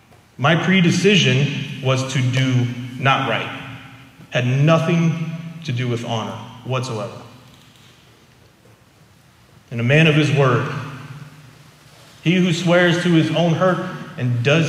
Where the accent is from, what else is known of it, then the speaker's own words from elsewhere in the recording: Kentucky, United States; I grew up in Kentucky where literally if you didn't wave at somebody, they would stop to find out why you didn't wave.